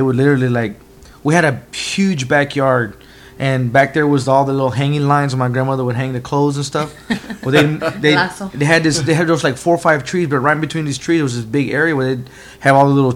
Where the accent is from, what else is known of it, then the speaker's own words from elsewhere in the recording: Waxahachie, Texas, United States; now in Midlothian, United States; Well, originally I'm born and raised in Waxahachie, Texas, which is about like 7-8 minutes from here.